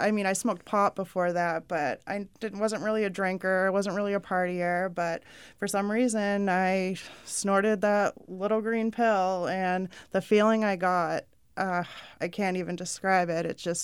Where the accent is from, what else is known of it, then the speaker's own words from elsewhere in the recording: Rochester, United States; what are the chances that I'm from Rochester, and right in my hometown, there's a treatment facility opening up for pregnant women.